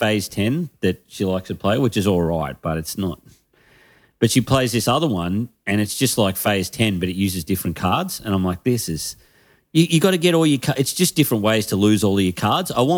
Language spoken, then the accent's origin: English; Moree, New South Wales, Australia; It's where I grew up in Moree